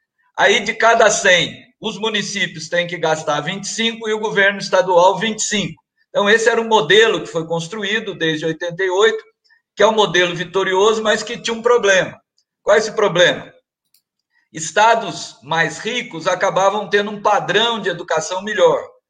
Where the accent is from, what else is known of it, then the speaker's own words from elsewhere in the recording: Santos, São Paulo, Brazil; Então é uma alegria falar, eu que sou santista, né? Então falar aí com a população de Santos